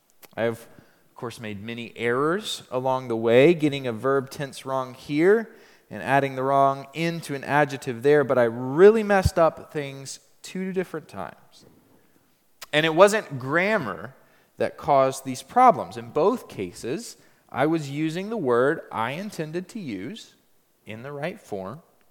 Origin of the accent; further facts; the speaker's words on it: United States; My hosts were curious about what life was like in my home country, in the United States.